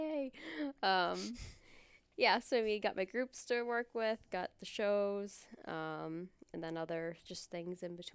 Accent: Quincy, United States; Because I'm from Quincy. I don't even know if I mentioned that.

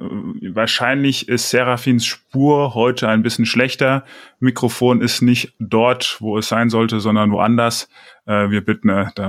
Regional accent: Bavaria, Germany; Ich komme ja auch aus Unterfranken, deswegen hat es mir besonders viel Spaß gemacht.

